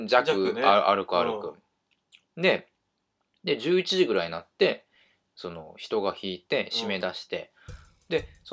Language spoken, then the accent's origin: Japanese; Fukuoka, Japan; 私なんて九州福岡育ちなんで